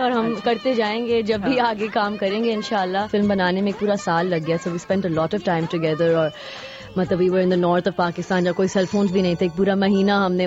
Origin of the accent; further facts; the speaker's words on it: Singapore; also born or lived in Karachi, Pakistan / Canada; now in London, United Kingdom; کراچی کی پیدائش ہے میری. اینڈ دین میں تھوڑی سی مونگرل ہوں, مطلب میں کافی دیشوں میں اور شہروں میں رہ چکی ہوں. You know I grow up in Singapore, Canada میں 6 سال رہی ہوں, وہاں میں نے اپنا انڈر گریڈ کیا تھا.